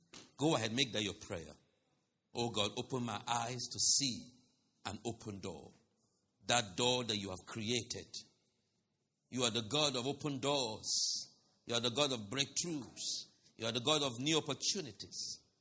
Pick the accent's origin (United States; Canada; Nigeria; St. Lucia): Nigeria; I'm originally from Nigeria.